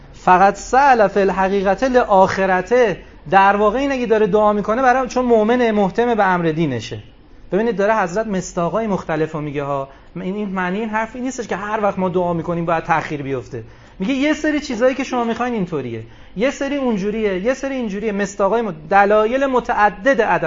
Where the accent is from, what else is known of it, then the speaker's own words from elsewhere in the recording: Tehran, Tehran Province, Iran; ما چون اهل تهرانیم، خب همش دود و دم و تیراهن و اینا دیدیم.